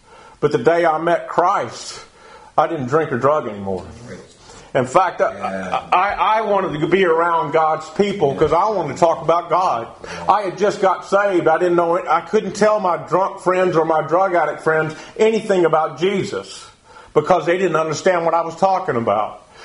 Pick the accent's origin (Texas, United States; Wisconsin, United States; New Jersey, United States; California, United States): Texas, United States; because see, I'm from Texas, and we're a very prideful person